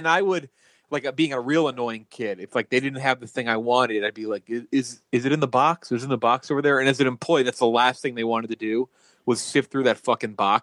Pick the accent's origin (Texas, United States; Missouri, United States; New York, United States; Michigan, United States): Texas, United States; You'd see them outside McDonald's, 7-Elevens back in my hometown, back in Texas.